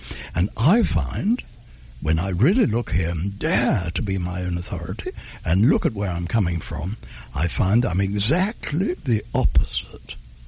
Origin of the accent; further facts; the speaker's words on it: England, United Kingdom; Well, I'm English. I'm 83, they tell me